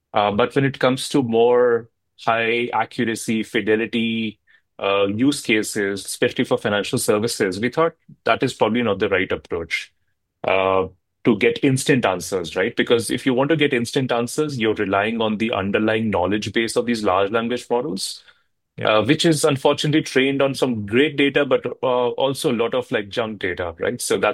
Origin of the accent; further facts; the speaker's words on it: India; now in United States; I grew up in India. But when I came to the States and did a lot of consulting